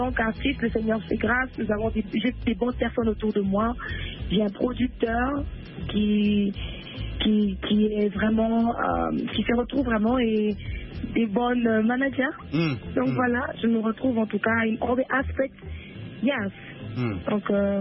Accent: South Africa; J'ai grandi en Afrique du Sud

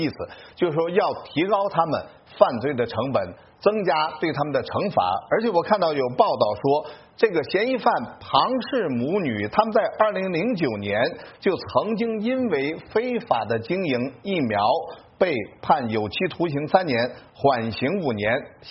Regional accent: China; moved away; 像我有时回国就看到在我的家乡

